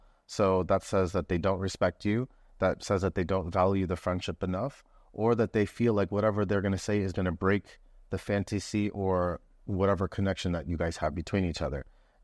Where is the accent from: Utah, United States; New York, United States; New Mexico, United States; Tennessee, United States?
New York, United States; New York City; I think like as a New Yorker, you're used to, it's a very transient city.